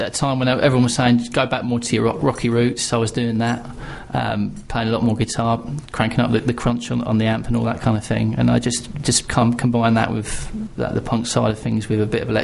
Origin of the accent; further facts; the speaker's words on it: Eastbourne, South East England, United Kingdom; I'm actually from Eastbourne. I'm on the south coast.